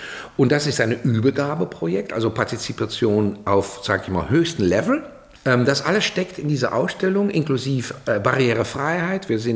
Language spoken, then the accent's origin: German; Amsterdam, North Holland, Netherlands; now in Germany; In Amsterdam, wo ich herkomme, war das kurz vor, dass es hier losging, schon der Fall.